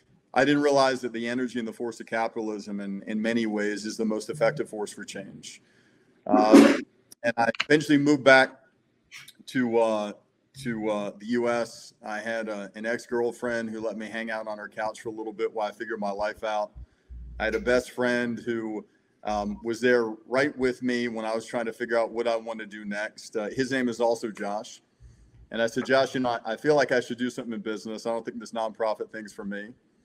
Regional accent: Birmingham, Alabama, United States; I was raised in the South in Birmingham, Alabama.

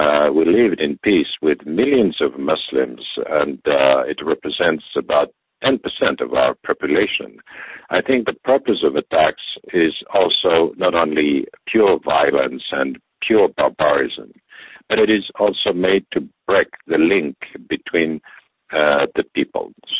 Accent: Algeria; English is a second language; also born or lived in Lebanon / Morocco; I grew up in Algeria. I was a child in Algeria, and I'm used to live with the Muslim community since very long. I spent quite a long time in Lebanon and Morocco

